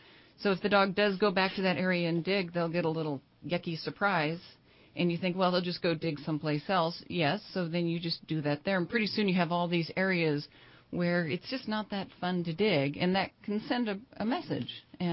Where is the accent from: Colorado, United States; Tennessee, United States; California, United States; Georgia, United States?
California, United States; Redding; Well, I'm a North State native. I was born and raised here in Reading.